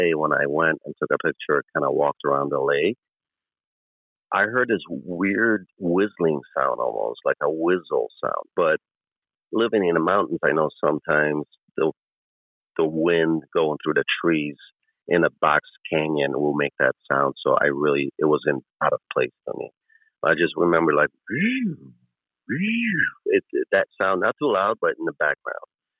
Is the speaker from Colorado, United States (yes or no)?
yes; Colorado, United States; Actually, I'm from Colorado originally, but calling currently from my parents' house in Chicago, Illinois.